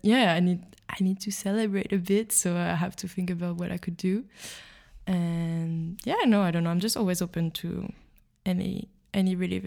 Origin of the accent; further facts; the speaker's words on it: Paris, Île-de-France, France; as I come from Paris.